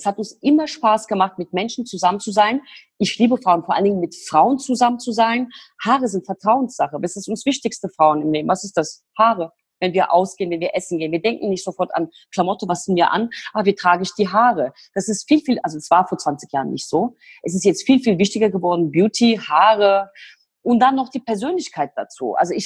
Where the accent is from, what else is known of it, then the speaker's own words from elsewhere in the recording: Turkey; now in Germany; komme aus der Türkei mit meiner Zwillingsschwester. Wir sind in der Türkei groß geworden, bei den Großeltern. Unsere Eltern sind damals in den 50er Jahren nach Deutschland gekommen